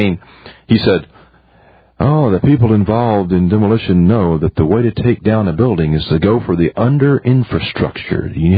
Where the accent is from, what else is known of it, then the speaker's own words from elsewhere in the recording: Austin, Texas, United States; That video came from Austin, Texas. That came from my hometown.